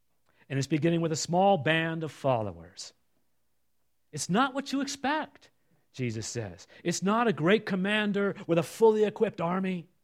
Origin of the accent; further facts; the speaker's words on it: California, United States; I grew up in Northern California, south of San Francisco, in a very fertile area. It was called the Peninsula, down where Stanford University is